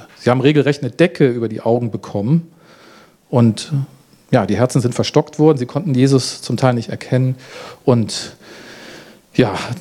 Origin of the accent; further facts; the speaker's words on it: Germany; gerade als wir als Deutsche haben, glaube ich, nichts zu reden